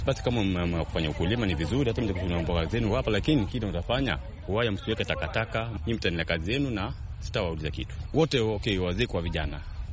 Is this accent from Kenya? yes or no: yes; Kisii County, Kenya; now in Mombasa, Kenya; Natoka kaunti ya Kisii na mimi ni mkazi wa Mombasa kwa miaka mingi.